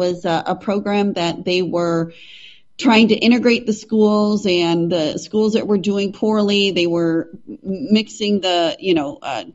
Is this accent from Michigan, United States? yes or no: yes; Detroit, Michigan, United States; Okay, well, born and raised in Detroit, let's say I lived the American dream. So our family owned our home.